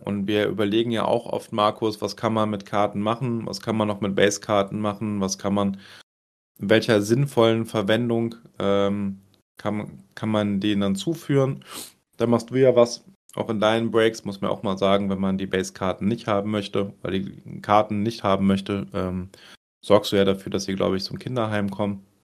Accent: Rhineland, Germany; Also okay, ich komme ja aus dem Rheinland und hier wird Karneval gefeiert.

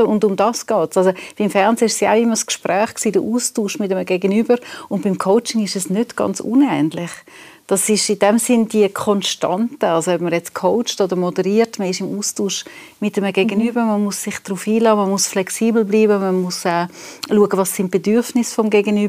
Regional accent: Switzerland; Ich glaube, das unterschätzen immer noch sehr viele Leute, gerade bei uns in der Schweiz.

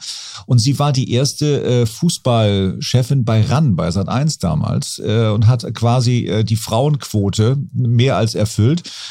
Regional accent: Hamburg, Germany; da bin ich quasi am Fuße des AEZs groß geworden.

